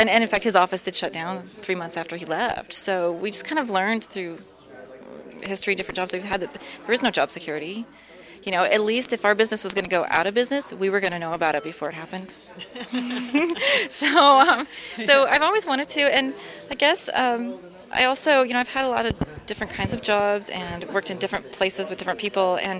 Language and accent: English; Idaho, United States; also born or lived in California; Because when we moved back, we're from Idaho, northern Idaho, and we moved to California for 5 years and came back home to be near family.